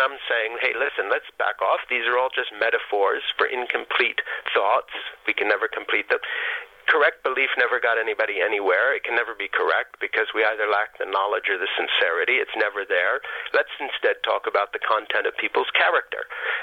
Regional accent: Switzerland; I'm 62 years old. I was born in 1952, and I grew up in Switzerland. My parents were both American missionaries

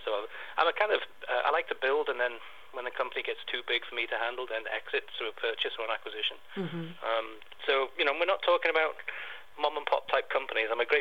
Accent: Wales, United Kingdom; So I grew up really poor in North Wales, and you know, my family never had a vacation.

